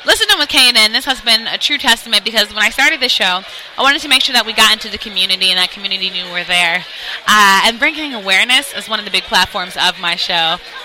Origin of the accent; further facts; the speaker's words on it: Maryland, United States; I feel like I grew up in Maryland and I've never been there.